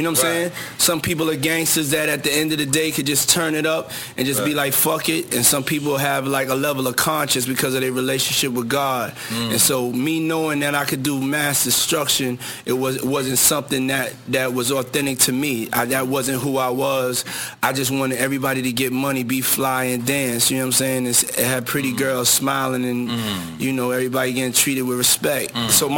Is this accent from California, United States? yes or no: no; Harlem, New York, United States; I just wanted to be, you know, I'm from Harlem.